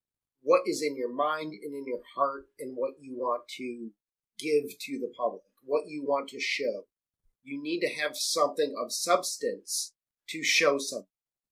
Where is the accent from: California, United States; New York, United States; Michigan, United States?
Michigan, United States; I grew up right outside of Detroit, so like I could walk across the street and I'm in Detroit.